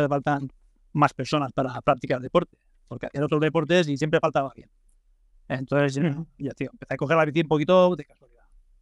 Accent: Valencian Community, Spain; Bueno, pues soy un valenciano, tengo 60 años, trabajo de contable

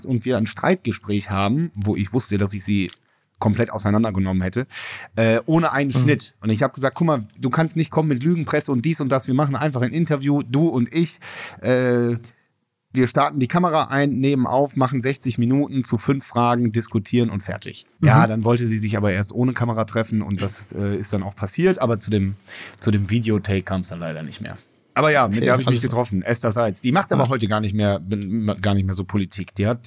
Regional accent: Bonn, North Rhine-Westphalia, Germany; in meiner Heimatstadt Bonn, Bad Godesberg.

